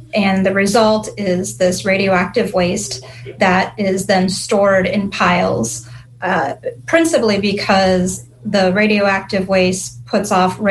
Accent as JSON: {"language": "English", "town": "Tampa", "region": "Florida", "country": "United States", "tie": "born or raised there", "said": "And in fact, I grew up in the Tampa area, and there's the Riverview Gyp Stack, for example, which is right off of US 41, right there on the west side of the road."}